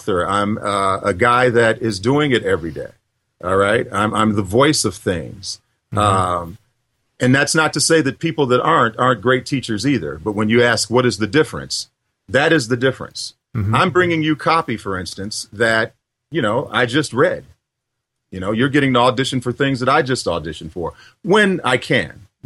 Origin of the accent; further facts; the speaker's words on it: Detroit, Michigan, United States; You know, I'm from Detroit originally.